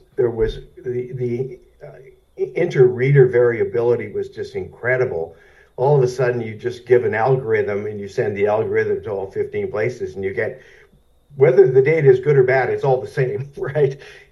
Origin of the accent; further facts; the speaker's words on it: Canada; moved away; I grew up in Canada and my family's in Vancouver now.